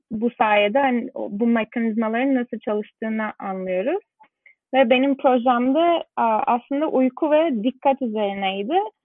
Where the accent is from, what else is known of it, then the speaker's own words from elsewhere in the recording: Istanbul, Turkey; moved away as an adult; also born or lived in Vienna; İstanbul'da doğdum. Çocukluğum ve ergenlik dönemim İstanbul'da geçti. Ondan sonra liseye, Avusturya Lisesi'ne gittim. Sonra da senin de bahsettiğin gibi üniversite için Viyana'ya taşındım. 6 sene kadar Viyana'da yaşadım.